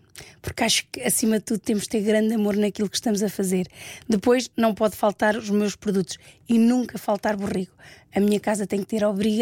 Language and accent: Portuguese; Centro, Portugal; na minha zona, na minha terra, como é uma aldeia de montanha, ainda temos o padre a ir a casa